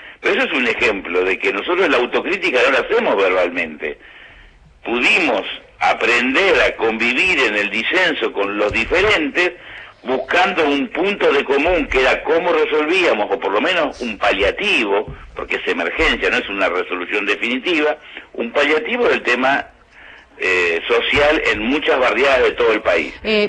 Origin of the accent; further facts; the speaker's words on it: Lomas de Zamora, Buenos Aires Province, Argentina; Bueno, yo soy de Lomas